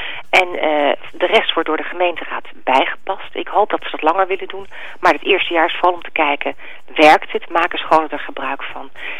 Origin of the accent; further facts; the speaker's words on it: Amsterdam, North Holland, Netherlands; Want als Amsterdammer doe je dat vaak niet zo snel.